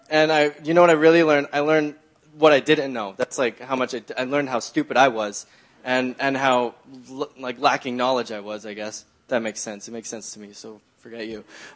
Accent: Langley, British Columbia, Canada; Yeah, I grew up here in Langley. I was born at a young age, and so yeah, I've like lived here all my life.

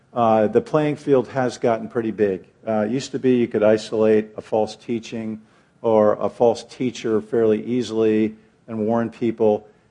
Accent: Connecticut, United States; And being from the East Coast, I'm from Connecticut originally, I was hesitant

